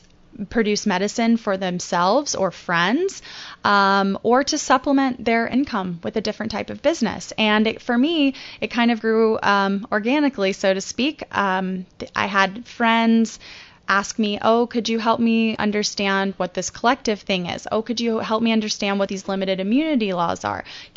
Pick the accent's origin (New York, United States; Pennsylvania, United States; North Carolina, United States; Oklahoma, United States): North Carolina, United States; So growing up in North Carolina, a state that does not even have a medical marijuana program still today